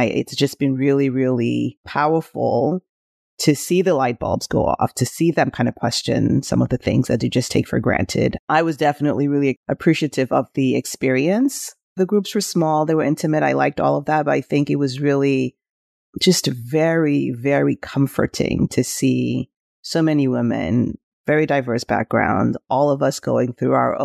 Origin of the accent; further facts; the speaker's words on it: Nigeria; born there; And I'm born Nigerian, so I have that cultural background in addition to this